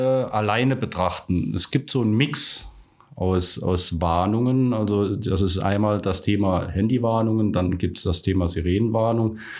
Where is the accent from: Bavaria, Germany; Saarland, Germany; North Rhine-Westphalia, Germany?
Saarland, Germany; bin als Saarländer in Nordrhein-Westfalen unterwegs